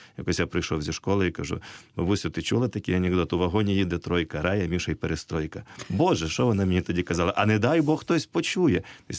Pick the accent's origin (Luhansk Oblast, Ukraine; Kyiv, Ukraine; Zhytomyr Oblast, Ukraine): Zhytomyr Oblast, Ukraine; ми з Житомирщини.